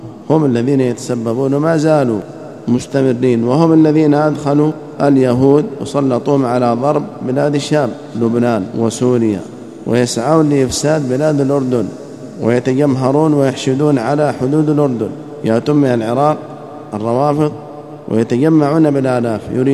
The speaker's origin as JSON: {"language": "Arabic", "country": "Yemen", "said": "ويسمون بالحوثيين عندنا في اليمن،"}